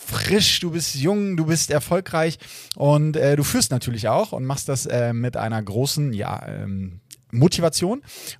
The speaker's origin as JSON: {"language": "German", "town": "Kassel", "region": "Hesse", "country": "Germany", "tie": "born or raised there", "said": "ich bin in meiner Heimat gelandet, und zwar im wunderschönen Kassel"}